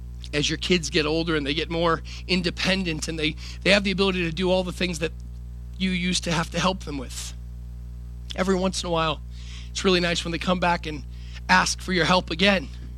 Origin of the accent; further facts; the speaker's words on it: Richmond, Virginia, United States; Oh, man, I'm from Richmond, Virginia. Some of the Southern never comes out. It's always there, right?